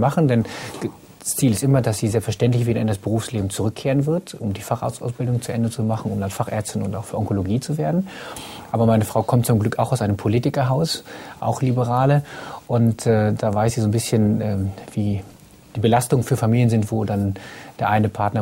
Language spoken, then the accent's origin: German; Bückeburg, Lower Saxony, Germany; also born or lived in Hannover; Genau genommen komme ich aus Bückeburg.